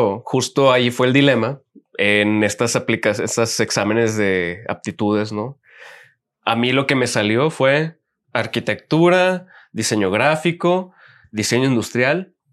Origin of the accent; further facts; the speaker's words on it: Monterrey, Nuevo León, Mexico; Sí, nací y crecí en Monterrey. Soy regio, pero mi familia, pues las raíces de mi familia son más del centro